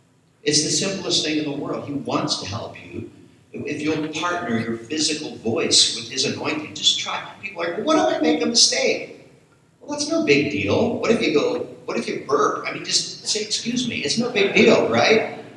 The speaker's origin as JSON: {"language": "English", "town": "Harrisburg", "region": "Pennsylvania", "country": "United States", "tie": "born or raised there", "said": "I was raised in Harrisburg, Pennsylvania, at a church like First Assembly, and church was kind of the epicenter."}